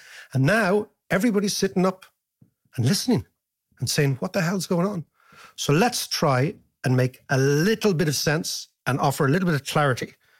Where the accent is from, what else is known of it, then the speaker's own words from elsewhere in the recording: Dún Laoghaire, Leinster, Ireland; born and bred in Dunleary, the constituency